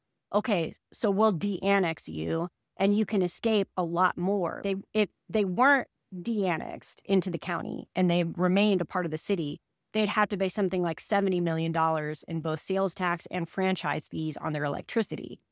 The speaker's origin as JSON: {"language": "English", "town": "Denton", "region": "Texas", "country": "United States", "tie": "born or raised there", "said": "because of Denton's vote to ban fracking, which is my hometown."}